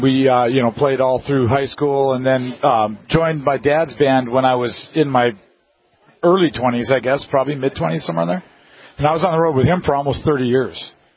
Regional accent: St. Cloud, Minnesota, United States; also born or lived in Los Angeles, California; Well, initially in Los Angeles. I was born in Los Angeles, and then we moved back to St. Cloud, Minnesota in 1980.

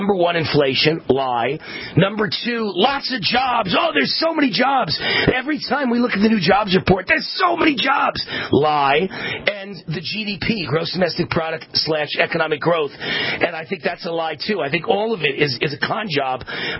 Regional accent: New York, United States; I'm from New York, and we play attack, baby.

